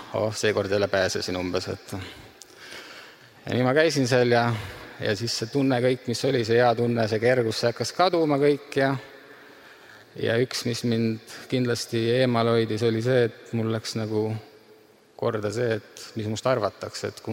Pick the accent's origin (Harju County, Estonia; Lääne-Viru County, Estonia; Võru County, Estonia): Harju County, Estonia; Tallinn; sündinud ja kasvanud Tallinnas, mitte kristlikus perest pärit